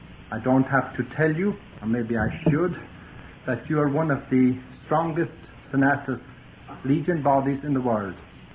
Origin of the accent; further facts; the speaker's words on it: Tipperary, Munster, Ireland; I'm from Tipperary. Born, bred, and reared in Tipperary. It's just that I have a little summer house in Iceland.